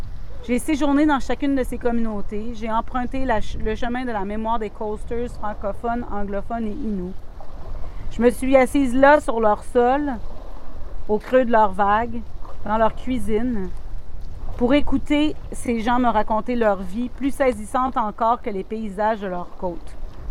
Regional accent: Baie-Comeau, Quebec, Canada; Mon corps a été lâché sur les rives de granit de la Côte-Nord à presque 12 ans. Parenthèse, je suis originaire de Baie-Comeau.

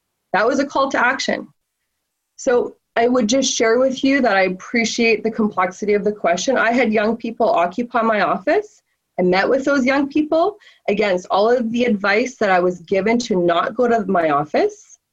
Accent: Vancouver, British Columbia, Canada; Growing up in East Van, I loved Woodward, Army, Navy, and the downturn East Side

